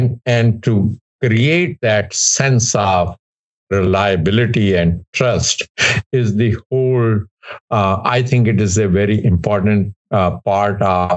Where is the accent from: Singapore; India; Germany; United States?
India; just like I grew up in India, I had parents to guide me